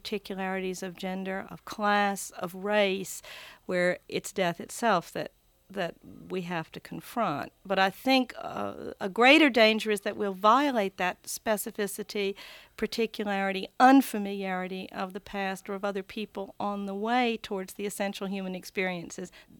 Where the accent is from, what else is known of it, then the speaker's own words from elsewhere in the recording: the South, United States; I'm a Southerner, and so it's nice to come home to the South